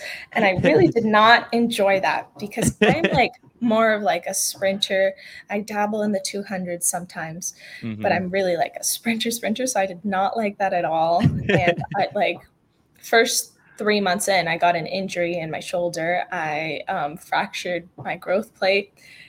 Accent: Canada; first language Spanish; English is a second language; my first language is Spanish. And basically, my mom just wanted me to have a connection with like my roots, being half Ecuadorian, because in Canada, where I grew up, there weren't that many like Latinos around.

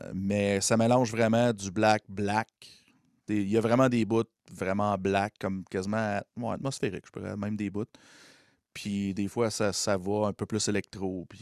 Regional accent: Gatineau, Quebec, Canada; Moi, nous autres, on est de Gatineau, là.

